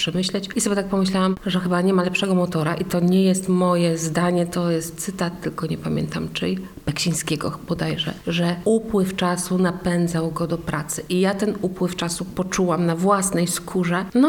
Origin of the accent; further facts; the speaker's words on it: Mogilno, Kuyavian-Pomeranian Voivodeship, Poland; now in Tczew, Poland; bo pochodzę z Mogilna i jest ten region mi też bliski.